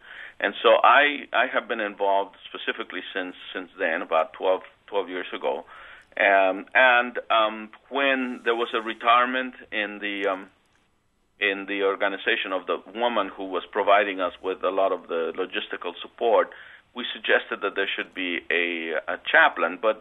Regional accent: Mexico; now in United States; I'm originally from Mexico

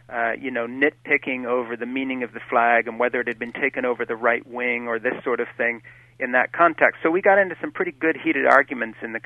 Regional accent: Switzerland; My father was a Presbyterian minister. I grew up in Switzerland with missionary parents. I go to the Greek Orthodox Church.

